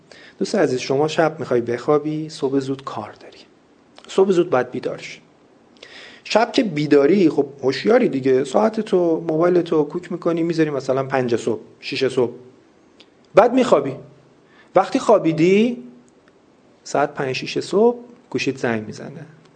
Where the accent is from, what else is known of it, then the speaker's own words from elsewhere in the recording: Iran; born there; من چرا مثلا تو ایران دنیا اومدم